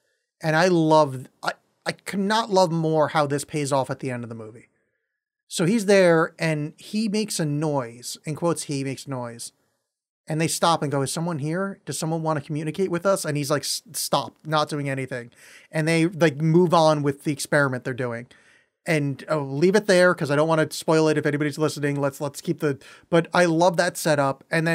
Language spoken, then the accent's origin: English; San Francisco, California, United States; I'm from San Francisco. And San Francisco is a massive hub of the Beat Generation.